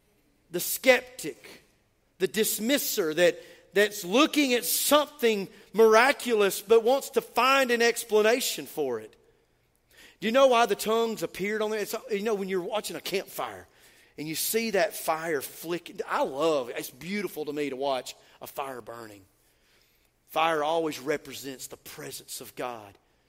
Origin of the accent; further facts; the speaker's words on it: Georgia, United States; accent: Appalachian; Because I grew up in North Georgia. I have Appalachian slang to everything that I say.